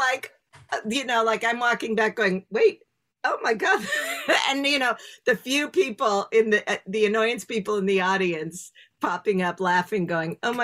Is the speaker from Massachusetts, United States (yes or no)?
no; Chicago, Illinois, United States; and I guess maybe it's growing up in Chicago or something, it's like, oh no, improv is way before Whose Line.